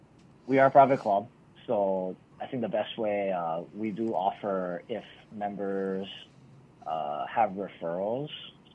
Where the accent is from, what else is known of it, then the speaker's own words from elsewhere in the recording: Hawaii, United States; I think growing up in Hawaii plays a big part in that. We battle wind and the elements pretty much on every golf course that you can play here, you know, in the state of Hawaii.